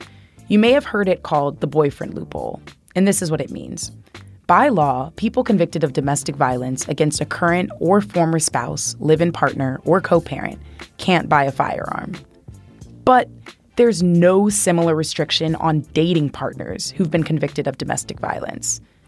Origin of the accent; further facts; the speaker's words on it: Oakland, California, United States; My hometown, the city of Oakland, shout out to Yay Area